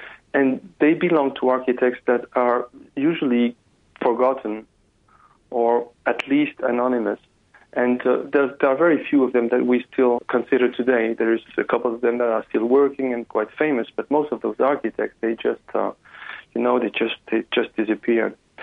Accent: Malaysia; also born or lived in Cambodia; now in France; I was born in Cambodia and brought up in Malaysia. I'm living in France.

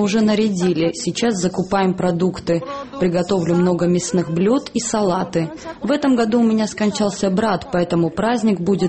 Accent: Georgia; Мы готовимся к Новому году, как и все грузины, в кругу семьи.

